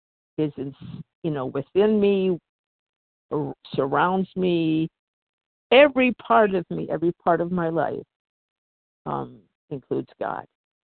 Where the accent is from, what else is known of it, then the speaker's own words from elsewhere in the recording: Washington, United States; I'm from Washington State.